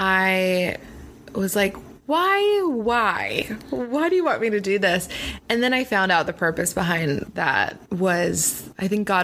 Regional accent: Pennsylvania, United States; I'm not from LA. I'm from Pennsylvania.

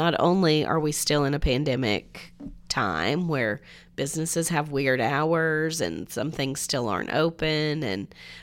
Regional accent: Franklin, Tennessee, United States; also born or lived in Nashville; Now, if it's somewhere where I think there's a possibility, like, you know, when we made our trip to Birmingham, you can say I'm from Franklin.

